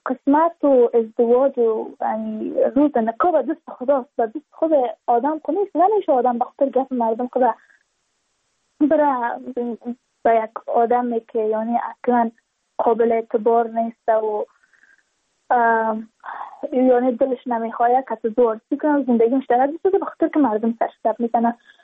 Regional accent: Badakhshan, Afghanistan; ما از بدخشان هستیم، یعنی منطقه دور دستش

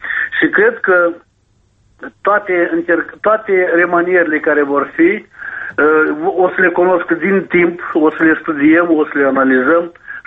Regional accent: Moldova; ca un moldovean

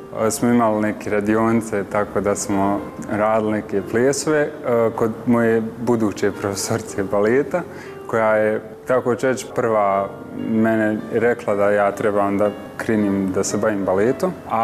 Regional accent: Bosnia & Herzegovina; Ja sam prvi iz Bosne poslije 10 godina.

